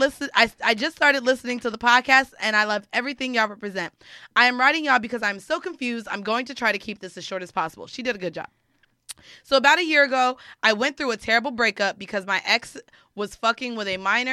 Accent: Chicago, Illinois, United States; He's from Detroit and I'm from Chicago.

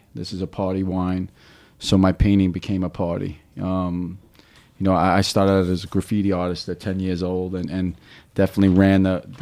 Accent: New York, United States; doing what inspires me is my neighborhood, you know, growing up in Brooklyn.

